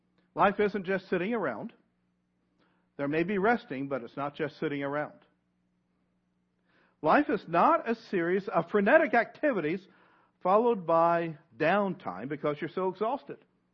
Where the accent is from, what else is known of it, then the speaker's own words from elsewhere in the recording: Roanoke, Virginia, United States; I grew up in the Blue Ridge Valley of Roanoke, Virginia, surrounded by the Appalachian Mountains.